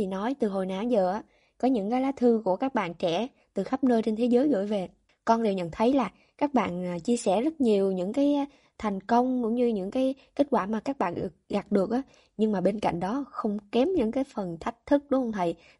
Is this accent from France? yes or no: yes; France; đến từ Pháp